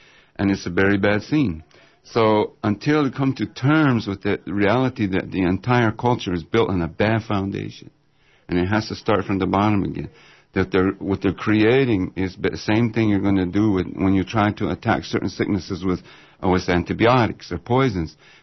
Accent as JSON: {"language": "English", "region": "New Mexico", "country": "United States", "tie": "born or raised there", "said": "because I grew up with all that insanity myself."}